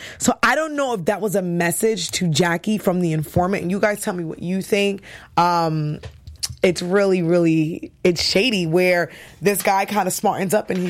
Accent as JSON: {"language": "English", "town": "Boston", "region": "Massachusetts", "country": "United States", "tie": "born or raised there", "also_born_or_lived": "New York", "said": "Though I grew up in Boston, I am from New York, so I'm a Yankees fan."}